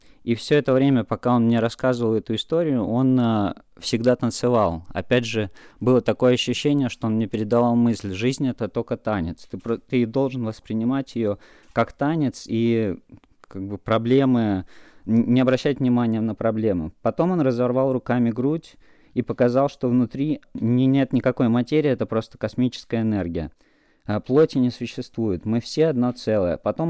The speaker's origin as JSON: {"language": "Russian", "region": "Saint Petersburg", "country": "Russia", "tie": "born or raised there", "also_born_or_lived": "Omsk", "lives_now": "London, United Kingdom", "said": "Родился в Омске, вырос в Питере, жил много где. Сейчас последние несколько лет с женой и с маленькими детьми живем в Лондоне."}